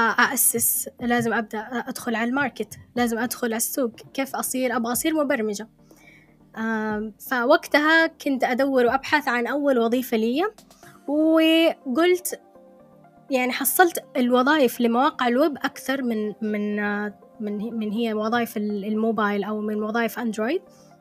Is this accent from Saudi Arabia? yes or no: yes; Saudi Arabia; وفي كمان عندنا بالسعودية